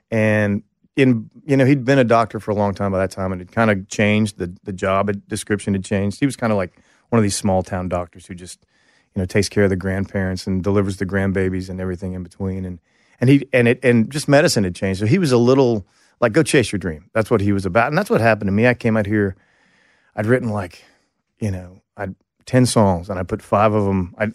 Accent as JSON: {"language": "English", "region": "Oklahoma", "country": "United States", "tie": "born or raised there", "said": "You know, I went to college in Texas, and I grew up in Oklahoma, so I loved country music anyway."}